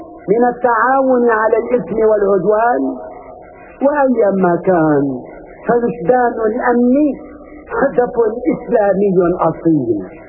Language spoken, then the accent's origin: Arabic; Syria; إننا كسوريين وكعرب نحترم القوانين الوضعية والدولية